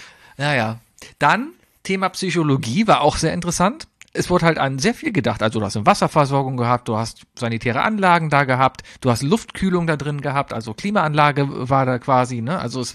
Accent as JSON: {"language": "German", "town": "Cologne", "region": "North Rhine-Westphalia", "country": "Germany", "said": "Ich bin Kölner, ja."}